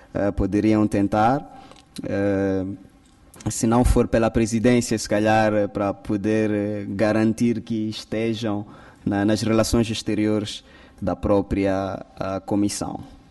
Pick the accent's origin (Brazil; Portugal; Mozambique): Mozambique; que também nos preocupa como moçambicanos e como parlamentares